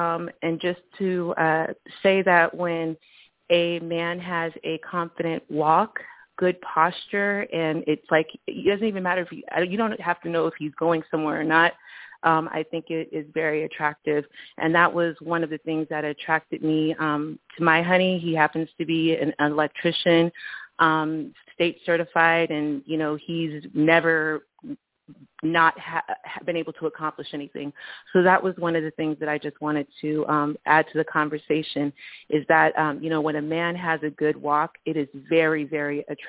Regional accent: California, United States; I'm from Northern California.

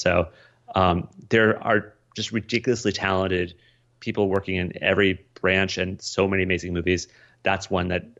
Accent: Colorado, United States; You know, I was, you know, growing up in Colorado, going to school in Des Moines, Iowa.

